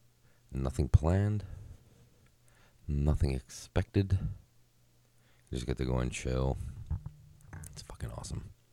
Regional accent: Hawaii, United States; I'm like, bro, I'm from Hawaii, dude. I don't wear shoes, bro. I go barefoot.

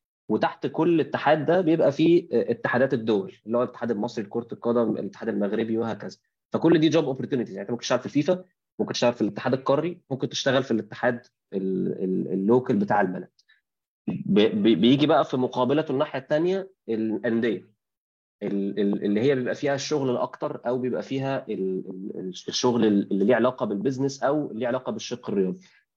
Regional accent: Egypt; فاحنا عندنا في مصر خدنا نص الحكايه

